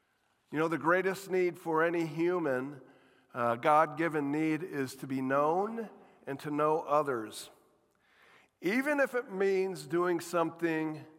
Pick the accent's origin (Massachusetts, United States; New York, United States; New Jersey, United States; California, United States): New York, United States; Jamestown; also born or lived in Kansas; I finally returned home for Christmas, went into my hometown home in New York, Jamestown, New York